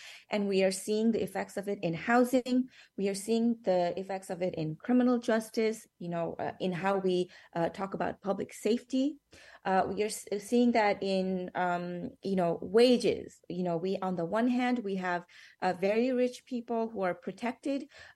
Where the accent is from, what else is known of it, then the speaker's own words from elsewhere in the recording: Nepal; now in United States; I was born and raised in Nepal, which is in the global south